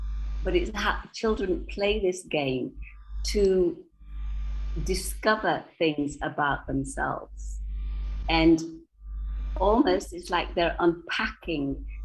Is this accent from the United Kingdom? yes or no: yes; England, United Kingdom; now in Thailand; I'm English, but I've lived for many, many years in Thailand. So I consider that to be my home.